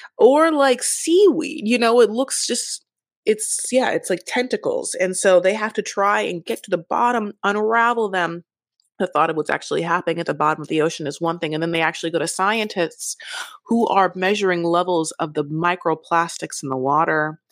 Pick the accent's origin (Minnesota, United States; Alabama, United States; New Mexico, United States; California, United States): California, United States; Newport Beach; Again, I'm from Newport Beach. I'm in Newport Beach right now. I'm so close to Fashion Island.